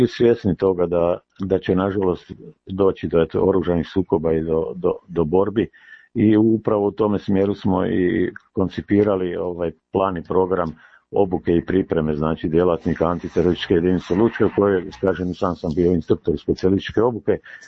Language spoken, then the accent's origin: Croatian; Slavonia, Croatia; Za razliku kod nas u Slavoniji, gdje kad padne projektil granata, kad padne u zemlju, ona djeluje uglavnom u zemlju unutra